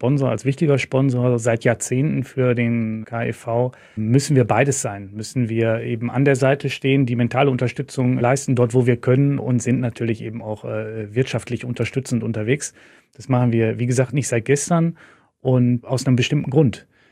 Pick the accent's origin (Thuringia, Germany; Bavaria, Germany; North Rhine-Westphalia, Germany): North Rhine-Westphalia, Germany; Moers; Ich komme aus dem schönen Moers, dem wunderschönen Moers. Eine, wie ich finde, immer noch ganz, ganz tolle Stadt, die teilweise ein bisschen gelitten hat, wie viele, viele Innenstädte